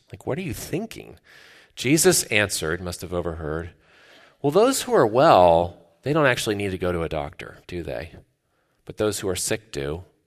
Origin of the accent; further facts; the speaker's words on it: Cleveland, Ohio, United States; from a town with a lot of devastating, nail-biting sports moments that resulted in agonizing losses. I'm from Cleveland.